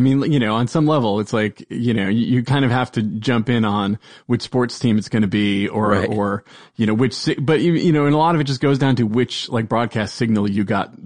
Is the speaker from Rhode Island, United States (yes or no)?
yes; Providence, Rhode Island, United States; I am from Providence, Rhode Island.